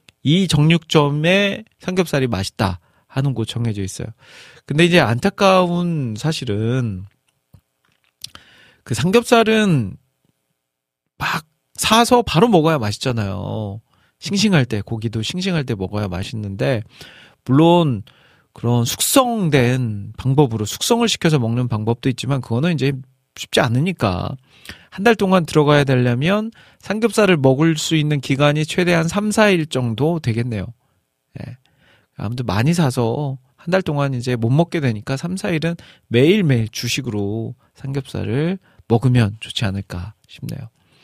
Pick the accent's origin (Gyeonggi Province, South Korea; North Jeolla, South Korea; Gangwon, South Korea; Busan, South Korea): North Jeolla, South Korea; Iksan; 그 저희 고향 전라북도 익산에 있는 대나무 숲인데요.